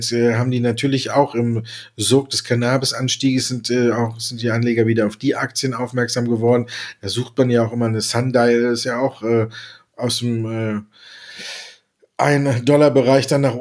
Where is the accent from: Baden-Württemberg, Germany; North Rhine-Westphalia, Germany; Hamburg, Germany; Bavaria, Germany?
North Rhine-Westphalia, Germany; Düsseldorf; born there; ich als geborener Düsseldorfer